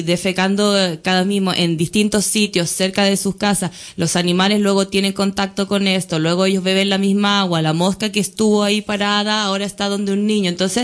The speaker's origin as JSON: {"language": "Spanish", "country": "Chile", "said": "Yo soy de Chile."}